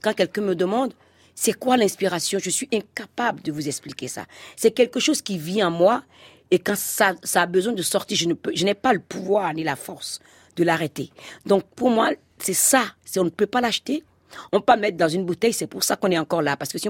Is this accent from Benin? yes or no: yes; Cotonou, Littoral, Benin; now in France; Je venais d'arriver de Cotonou et c'était difficile pour moi. Et même si je parlais la langue française, il fallait s'adapter.